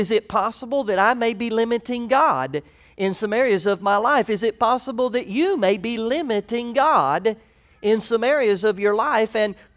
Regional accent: Orla Vista, Florida, United States; also born or lived in Orlando; I was born in Orlando, Florida some years ago, and downtown Orlando was a dirt road when I was born. And it got bigger too fast for my family, and we wound up moving to a suburb of Orlando called Orla Vista.

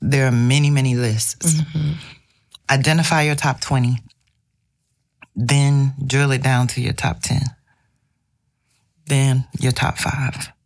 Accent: Florida, United States; My great-grandfather, I'm originally from Florida.

